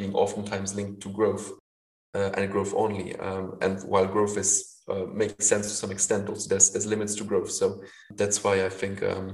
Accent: Luxembourg; first language Luxembourgish; English is a second language; now in Netherlands; Then, Luxembourg is quite a national hub, so you're basically forced almost to learn at least French, and then German is very close, obviously, then to our mother tongue.

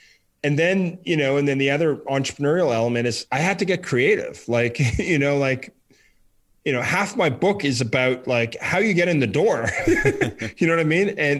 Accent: Ottawa, Ontario, Canada; Well, I grew up in Ottawa. We grew up in a very social town, government town.

